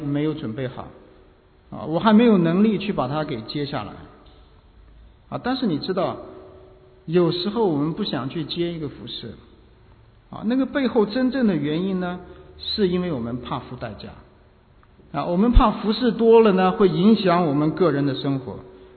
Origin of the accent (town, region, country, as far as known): China